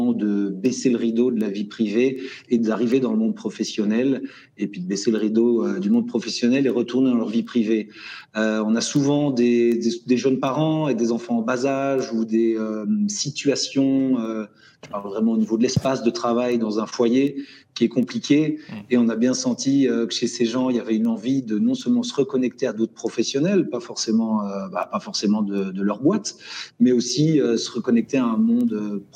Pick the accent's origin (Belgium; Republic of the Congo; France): Belgium; de par mon origine. Moi, je suis belge, je viens du plat pays